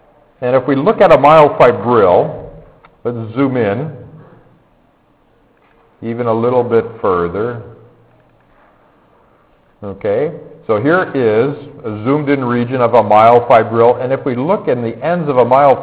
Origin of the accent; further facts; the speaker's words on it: Chicago, Illinois, United States; well, I grew up in Chicago that had a lot of snowstorms.